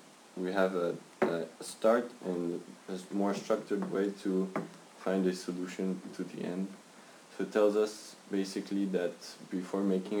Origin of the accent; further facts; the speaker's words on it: Belgium; English is a second language; I am 20 years old. I am from Belgium. I am actually studying to become a commercial pilot here in Belgium at BFS.